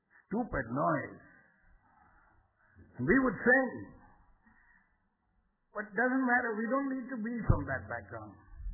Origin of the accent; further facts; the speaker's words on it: United Kingdom; I come from British, so I can't help it.